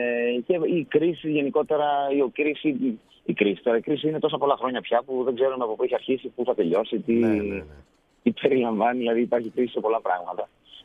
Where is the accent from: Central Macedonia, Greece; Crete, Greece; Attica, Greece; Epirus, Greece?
Central Macedonia, Greece; Thessaloniki; θα έχουμε μια παρουσίαση στην Θεσσαλονίκη, στην πόλη μου, σε κάποιον χώρο εκεί.